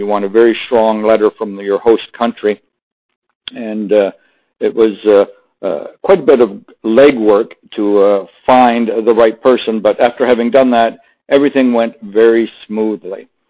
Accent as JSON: {"language": "English", "country": "Canada", "tie": "born or raised there", "lives_now": "United States", "said": "I grew up as a Canadian, and while in graduate school in Canada"}